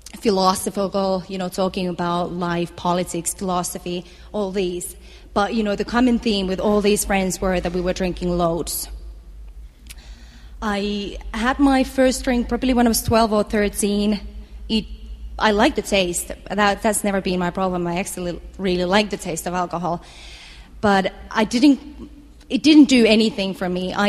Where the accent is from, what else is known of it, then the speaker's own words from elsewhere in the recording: Finland; born there; English is a second language; And I was born in Finland, youngest of three children.